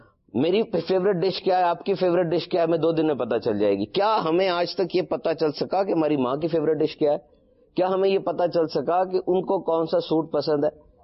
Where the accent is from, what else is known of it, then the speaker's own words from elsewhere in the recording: Punjab, Pakistan; now in Karachi, Pakistan; کراچی کا موسم ایسے ہے تو ایسا ہی, ہم دونوں پنجاب سے ہیں, پنجاب کے مقابلے میں تو کوئی سردی نہیں آئی